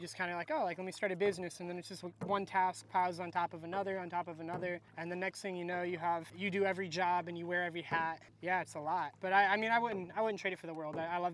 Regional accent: Crystal River, Florida, United States; I was born and raised in Florida, in Citrus County, Florida. And so like Crystal River was always like my hometown

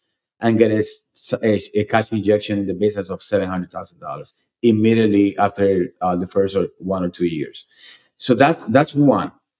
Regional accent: Puerto Rico; I'm from Puerto Rico, and the hospitality industry in Puerto Rico is booming.

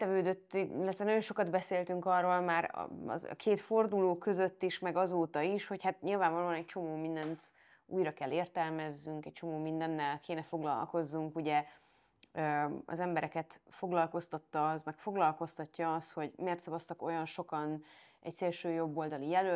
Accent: Transylvania, Romania; mi mégis mit akarunk itt Erdélyben, erdélyi magyarként, kisebbségi magyarként

